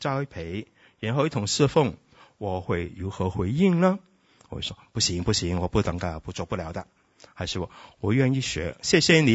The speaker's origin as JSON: {"language": "Chinese", "country": "Hong Kong", "tie": "born there", "second_language": "Chinese", "said": "我觉得我在香港出生"}